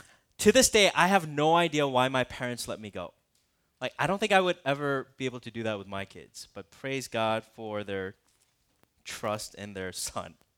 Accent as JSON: {"language": "English", "region": "Minnesota", "country": "United States", "tie": "born or raised there", "said": "You know, I grew up in Minnesota, and so I went skiing all my life."}